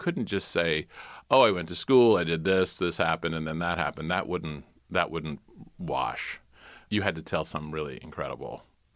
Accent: South Carolina, United States; So my family I'm from South Carolina, and there's a rich hit tradition of being in newspapers.

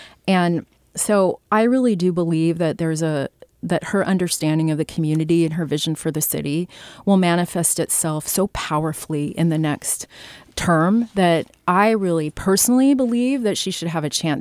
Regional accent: Nebraska, United States; now in San Francisco, United States; So I grew up in Nebraska.

